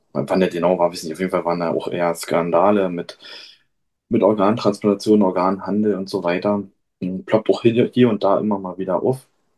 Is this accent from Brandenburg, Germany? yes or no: yes; Rüdersdorf, Brandenburg, Germany; in Rüdersdorf, in meiner Heimatstadt